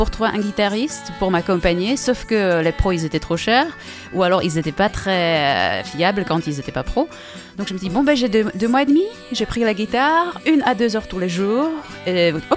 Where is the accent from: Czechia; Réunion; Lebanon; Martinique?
Czechia; French is a second language; now in France; je suis repartie dans mon pays d'origine, en République tchèque.